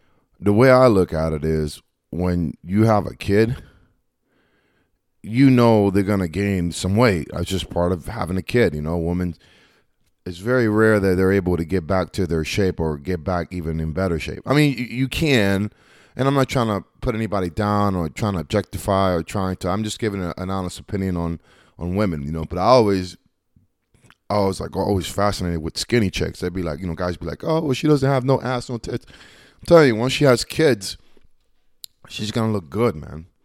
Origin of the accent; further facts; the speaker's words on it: Lakeland, Florida, United States; That's the one here in town from my hometown, Lakeland, Florida.